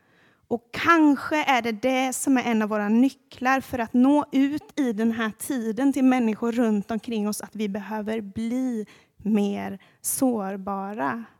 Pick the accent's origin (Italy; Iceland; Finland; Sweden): Sweden; Och vi är ju svenskar så vi är tysta.